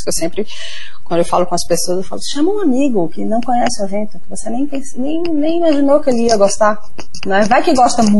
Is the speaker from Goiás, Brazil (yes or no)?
no; Pernambuco, Brazil; Como boa pernambucana, cresci, cresci dançando a ciranda desde o colégio, né?